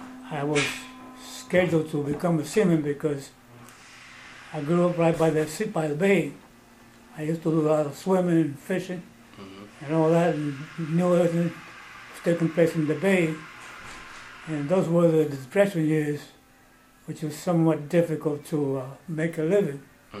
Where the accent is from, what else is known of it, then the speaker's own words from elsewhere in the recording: San Juan, Puerto Rico; I was born in San Juan, Puerto Rico, April 22nd, 1924.